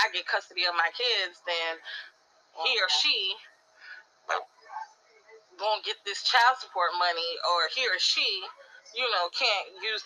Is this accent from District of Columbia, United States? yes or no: no; New York, United States; I'm from New York.